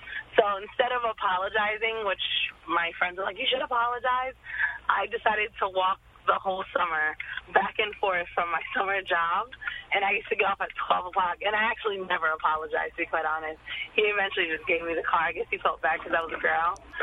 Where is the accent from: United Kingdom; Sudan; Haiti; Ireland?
Haiti; now in Union, United States; And I know as a Haitian, they always talk about, like, pride or dignity.